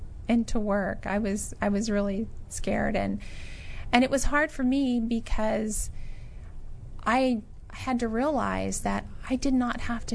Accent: Texas, United States; In Texas.

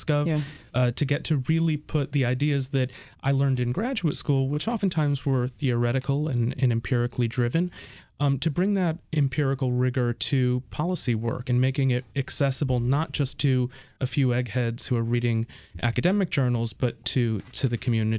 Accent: Connecticut, United States; But my background, I grew up in Connecticut.

